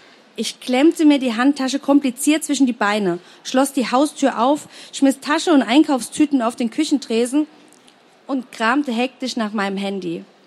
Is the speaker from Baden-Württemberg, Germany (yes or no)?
yes; Heidelberg, Baden-Württemberg, Germany; ihnen die schönsten Flecken meiner Heimatstadt zu zeigen. Denn Heidelberg hat noch viel mehr zu bieten als das bekannte Heidelberger Schloss.